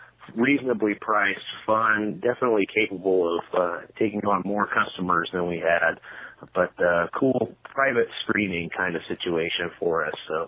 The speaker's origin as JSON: {"language": "English", "town": "Portland", "region": "Oregon", "country": "United States", "said": "They did serve Portland Roasters coffee, which was a little odd considering I'm from Portland, and used to drinking that kind of coffee."}